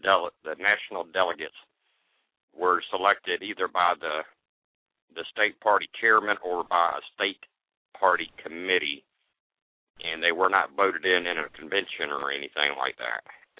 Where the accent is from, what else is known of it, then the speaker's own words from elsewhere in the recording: Georgia, United States; also born or lived in South Carolina; it's not like my home state of Georgia or South Carolina where I've lived at, too.